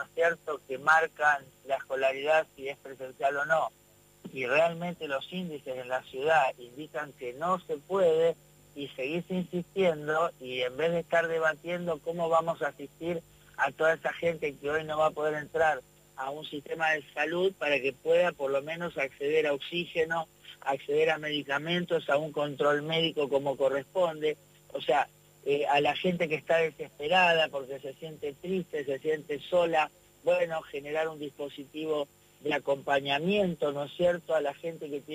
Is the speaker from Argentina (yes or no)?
yes; Argentina; somos argentinos, que somos gente que vivimos en este país